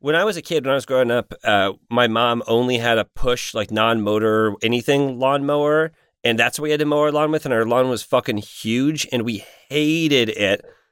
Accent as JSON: {"language": "English", "region": "Indiana", "country": "United States", "tie": "born or raised there", "said": "I grew up in Indiana where it's like, oh, a lawnmower? I need a lawnmower."}